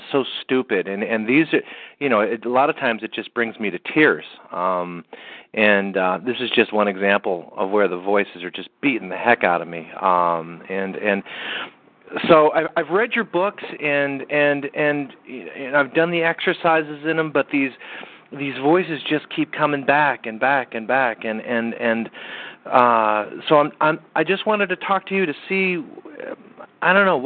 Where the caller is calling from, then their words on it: Massachusetts, United States; I'm calling from Massachusetts.